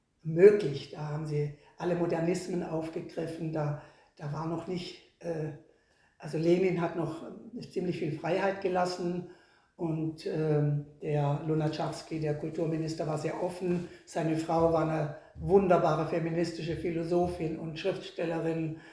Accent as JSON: {"language": "German", "region": "Baden-Württemberg", "country": "Germany", "said": "Und dann sage ich, aus dem Schwarzwald."}